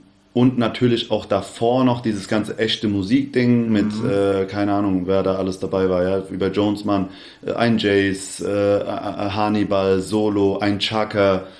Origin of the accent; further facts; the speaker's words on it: Hesse, Germany; accent: Hessian; Ich babbel ja auch hessisch oder kann hessisch babbeln, wenn ich das möchte.